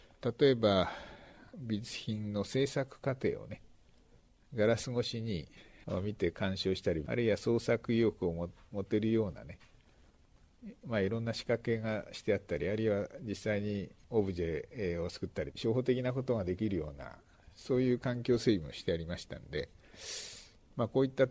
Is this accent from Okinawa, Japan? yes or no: no; Toyama, Japan; いや我が富山県民は頼もしいなと思って心強く思いました